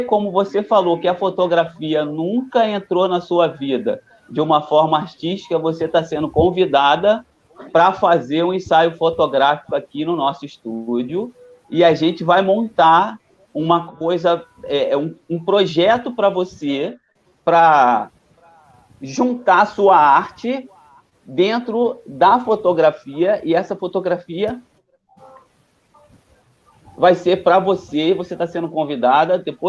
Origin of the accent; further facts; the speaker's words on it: São Gonçalo, Rio de Janeiro, Brazil; Então, eu sou aqui de São Gonçalo.